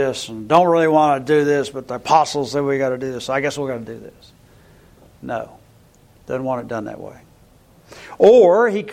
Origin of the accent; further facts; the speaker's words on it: Bristol, United States; It's going to go right through my hometown as it curves back north again. So I've never lived there for a long time, never had a hurricane come through Bristol.